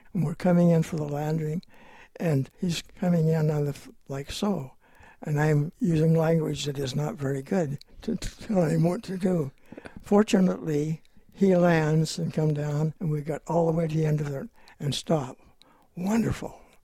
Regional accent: Grants Pass, Oregon, United States; I grew up in Grants Pass.

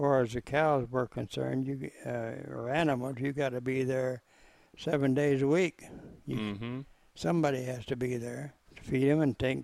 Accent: LaPlace, Illinois, United States; Yeah, there's a small town called LaPlace, Illinois. And I was raised on a farm.

